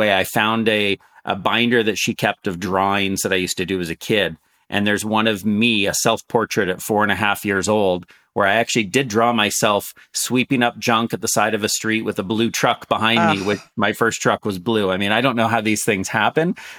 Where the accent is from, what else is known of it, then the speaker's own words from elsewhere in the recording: Canada; also born or lived in San Francisco, United States; They owned an army surplus store in San Francisco where I was born. I'm Canadian and I've been raised mostly in Canada